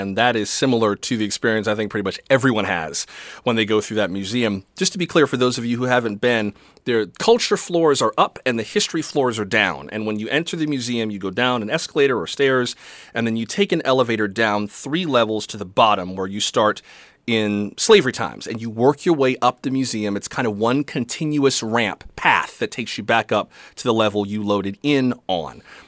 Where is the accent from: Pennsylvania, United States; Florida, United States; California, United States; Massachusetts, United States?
Florida, United States; I'm from South Florida, so I've been to the one in Fort Lauderdale.